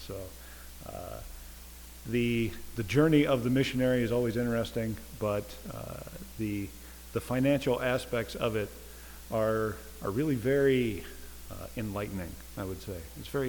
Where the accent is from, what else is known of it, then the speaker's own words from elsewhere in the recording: Bracken County, Kentucky, United States; I'm from Bracken County, Kentucky. Grew up on a tobacco farm there, and grew up in church